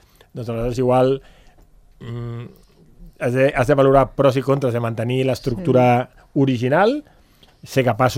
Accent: Catalonia, Spain; now in Andorra; no, perquè sóc català, però em sento gairebé andorrà, em queda poquet

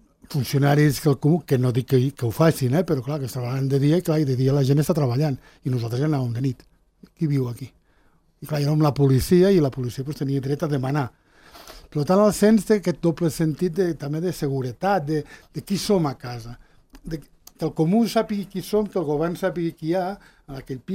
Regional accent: Sant Julià de Lòria, Andorra; born there; Jo he nascut a Cal Tupinot de Sant Julià, encara que no sóc de casa del Tupinot de Sant Julià, però vaig néixer a casa del Tupinot.

